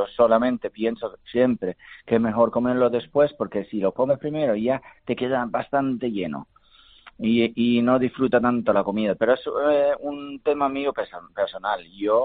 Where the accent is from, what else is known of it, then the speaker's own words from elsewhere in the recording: Denmark; como buen danés que soy